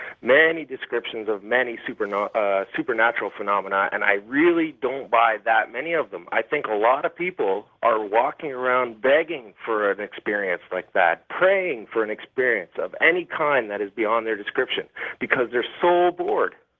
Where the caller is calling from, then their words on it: Toronto, Ontario, Canada; I'm calling from Toronto.